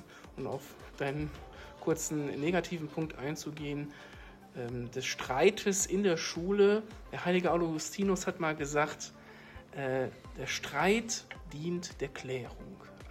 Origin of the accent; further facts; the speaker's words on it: Wipperfürth, North Rhine-Westphalia, Germany; Auch ich komme ja aus der Nähe zumindest hier, aus Wipperfürth die Ecke. Zumindest bin ich dort auf die Schule gegangen, St. Angela Gymnasium in Wipperfürth.